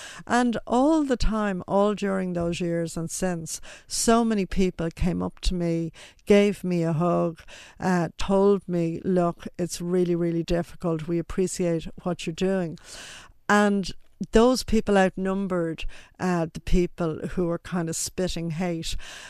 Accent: Dublin, Leinster, Ireland; where I grew up in Dublin

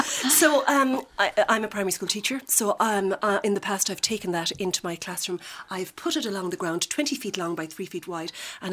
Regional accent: Cappamore, Munster, Ireland; I'm from Cappamore, County Limerick.

